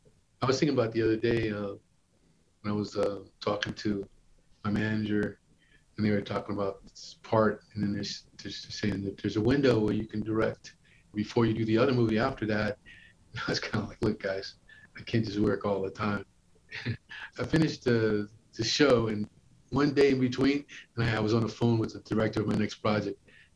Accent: Los Angeles, California, United States; now in New York, United States; I grew up in Los Angeles, first in South Central, then in Carson. My family's still there.

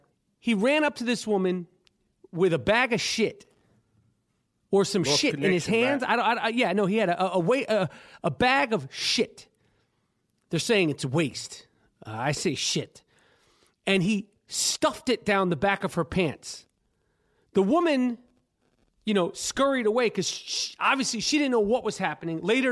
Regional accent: New York City, New York, United States; I grew up on the Upper East Side. I like to call it the Upper Beast Side because shit goes down up there, literally.

